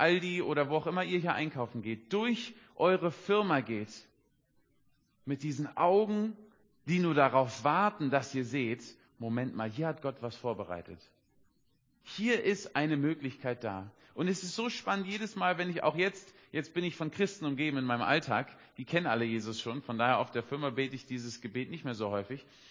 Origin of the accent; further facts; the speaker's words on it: Berlin, Germany; Ich war 19 oder 20 Jahre alt, als Berliner Stadtjunge, so richtig im Dschungel.